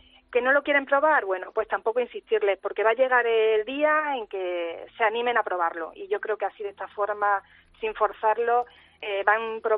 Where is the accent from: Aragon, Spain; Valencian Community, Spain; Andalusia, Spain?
Andalusia, Spain; Jaén; yo que soy de Jaén, como os comentaba antes